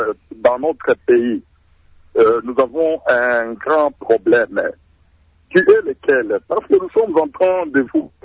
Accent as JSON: {"language": "French", "country": "DR Congo", "said": "Mais ici, chez nous, au Congo, nous voyons seulement les poches en train vraiment de gonfler"}